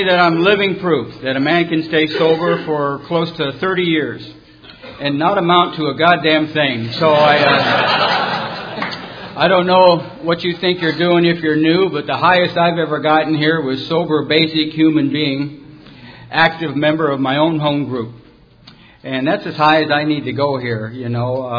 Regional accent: California, United States; also born or lived in Detroit; And I was born in Detroit and come out to California when I was about 3 or 4 years old.

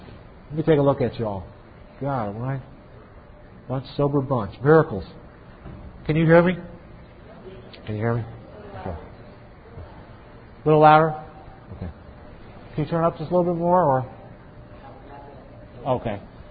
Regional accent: New York, United States; also born or lived in Valdosta, Georgia; I was born in Valdosta, Georgia. My father was in the service at the time. And then we moved to New York. I grew up in New York.

